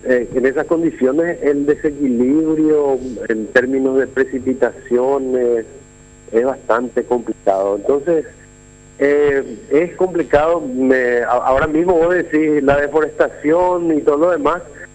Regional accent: Paraguay; como paraguayo

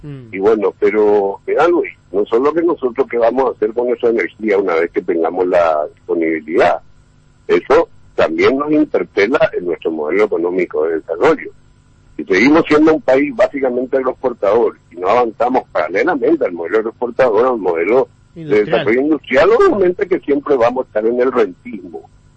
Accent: Paraguay; como paraguayos

